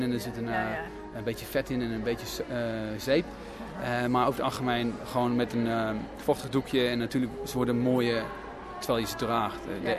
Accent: Netherlands; now in Australia; Ik kom dus uit Nederland. Ik was thuis op vakantie een half jaar geleden op familiebezoek.

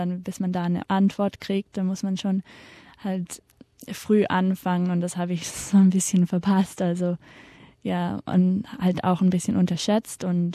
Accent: Australia; now in Mannheim, Germany; also in meinem Studium selber von meinen Kommilitonen eigentlich bin ich schon als so Australierin akzeptiert, also gesehen

